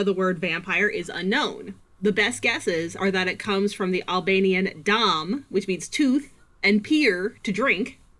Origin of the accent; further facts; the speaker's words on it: Virginia, United States; Like, I think I was like 13 because I was a lonely goth kid growing up in Virginia.